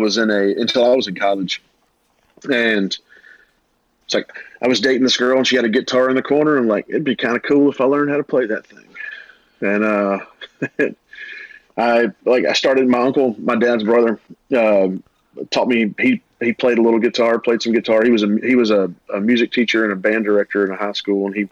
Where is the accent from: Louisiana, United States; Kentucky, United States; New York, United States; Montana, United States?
Louisiana, United States; Hainesville; I grew up in Hainesville, and then moved. And I ended up, when I started playing music, I moved to Ruston, where Louisiana Tech is